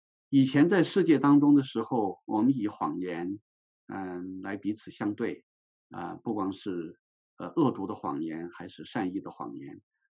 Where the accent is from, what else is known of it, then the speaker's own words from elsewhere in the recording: China; 而我们从大陆来的这些弟兄姐妹们